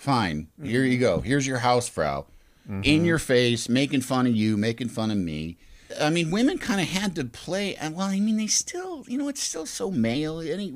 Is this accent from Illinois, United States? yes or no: yes; Chicago, Illinois, United States; I mean, I was from Chicago, so improv was right there.